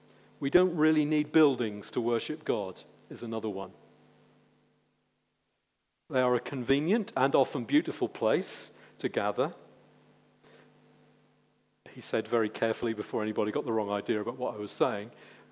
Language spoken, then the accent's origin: English; England, United Kingdom; And most of us being English, and I use the term English very specifically, are also not known for our zeal for things.